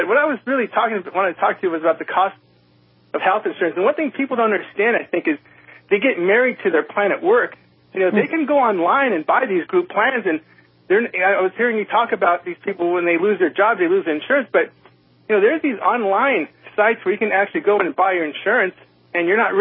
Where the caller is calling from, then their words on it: Riverside, California, United States; I'm calling from Riverside.